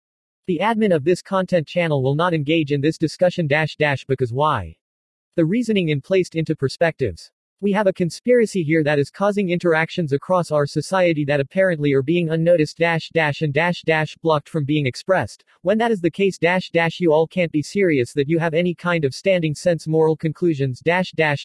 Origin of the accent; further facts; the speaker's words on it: San Bernardino, California, United States; You would not understand or see the level of urban blight that is showing in my hometown since I was a kid.